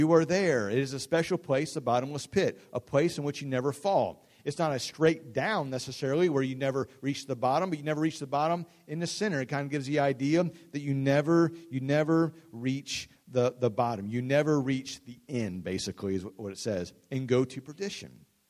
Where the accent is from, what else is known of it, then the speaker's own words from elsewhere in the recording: Ohio, United States; I grew up near Cincinnati, very highly Roman Catholic